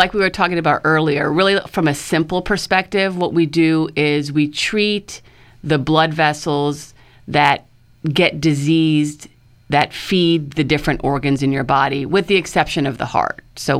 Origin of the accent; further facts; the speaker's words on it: Illinois, United States; So I did all my training, and I grew up in Illinois.